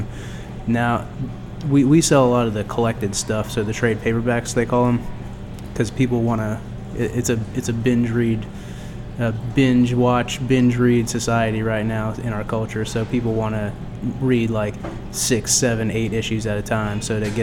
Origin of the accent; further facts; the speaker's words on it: Indian Mills, New Jersey, United States; I grew up in Indian Mills, New Jersey, which nobody's ever heard of. It was pretty small, but we're close to bigger cities. But yeah, I grew up in the woods.